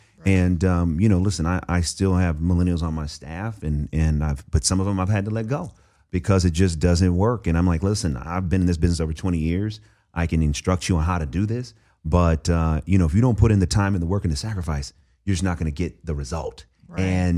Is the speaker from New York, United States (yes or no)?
no; Oakland, California, United States; My uncle, who was the pastor of the church that I grew up in East Oakland, you know, he was a big part of our lives.